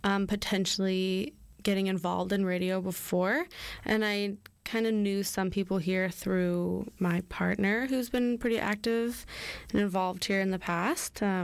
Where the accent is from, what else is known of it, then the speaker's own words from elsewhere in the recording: British Columbia, Canada; growing up on Vancouver Island, away from my community, the Squamish Nation